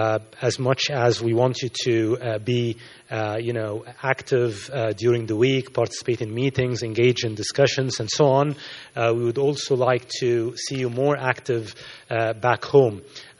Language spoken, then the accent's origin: English; Egypt; I come from Egypt, and I'm based in Egypt.